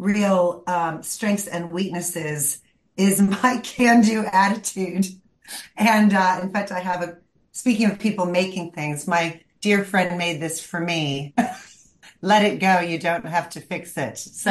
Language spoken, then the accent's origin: English; United States; now in London, United Kingdom; Live in London, but I'm American